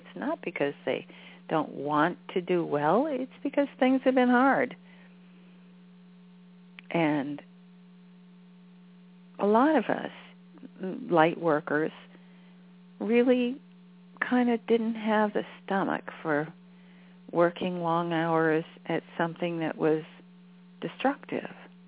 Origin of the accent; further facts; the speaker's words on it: Cleveland, Ohio, United States; I grew up in Cleveland. Know it very well.